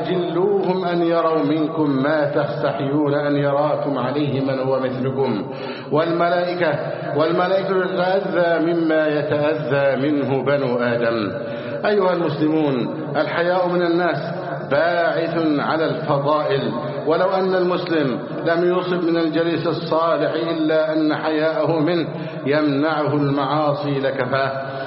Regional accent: Egypt

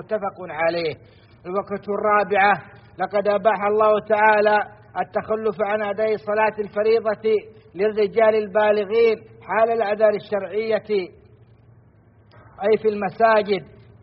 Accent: Saudi Arabia; بلادنا السعودية

